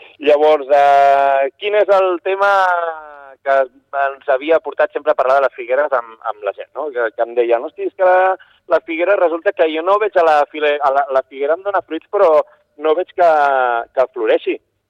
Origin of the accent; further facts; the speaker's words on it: Sitges, Catalonia, Spain; jo soc de Sitges.